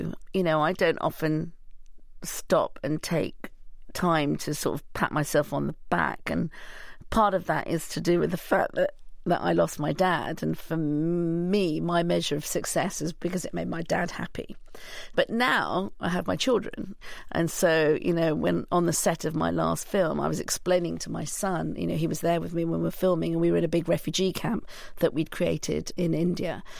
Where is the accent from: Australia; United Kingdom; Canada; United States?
United Kingdom; England; I loved growing up in England as a child.